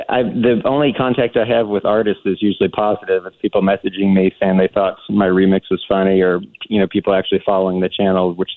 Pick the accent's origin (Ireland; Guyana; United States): United States; Texas; Like I'm a big … fan, so, and I'm a Texan